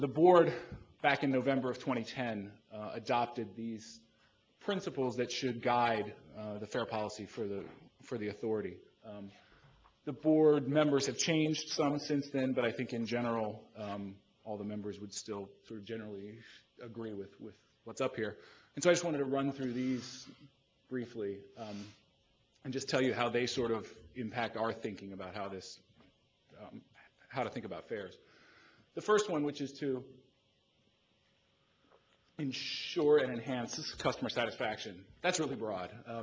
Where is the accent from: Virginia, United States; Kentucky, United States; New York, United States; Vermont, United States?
Virginia, United States; I grew up in the Washington region out in Fairfax County, moved away for a while, but have lived here now for about 10 years since I came back.